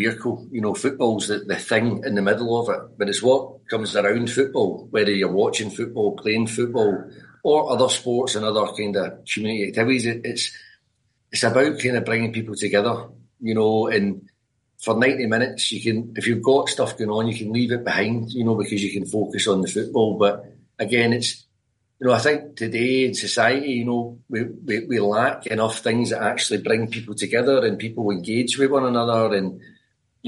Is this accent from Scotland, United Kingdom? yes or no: yes; Glasgow, Scotland, United Kingdom; Or back when I grew up in Govan in Glasgow, you used to play with 40 people of all ages.